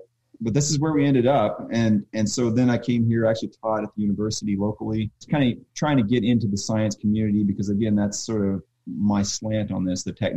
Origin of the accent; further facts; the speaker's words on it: Oklahoma, United States; now in Wisconsin, United States; Shane and I came from Oklahoma, and we were in a homebrew club together.